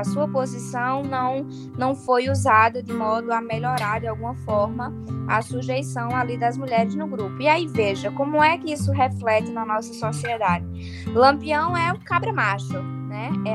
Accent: Northeast Brazil, Brazil; enquanto nordestinos e nordestinas

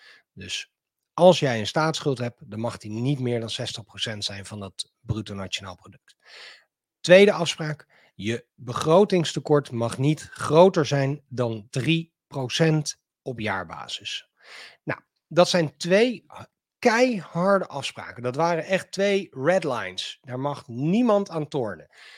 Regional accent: The Hague, South Holland, Netherlands; En mijn wortels liggen in Den Haag. Mijn wortels liggen in iets breder in Nederland.

